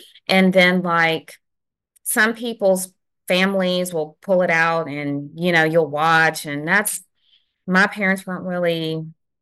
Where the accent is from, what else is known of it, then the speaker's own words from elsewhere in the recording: Alabama, United States; born there; But my family isn't originally from Alabama. Well, some are, but we didn't. I ended up being born here, but we come from my other people come from somewhere else.